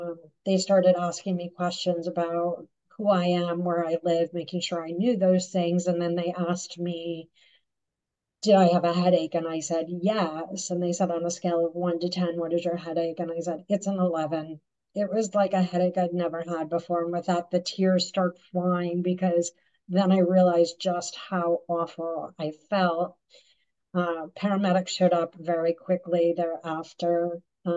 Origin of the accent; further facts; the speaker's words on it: Chicago, Illinois, United States; And I'm a Chicagoan at heart. My Chicago roots will never go away from me.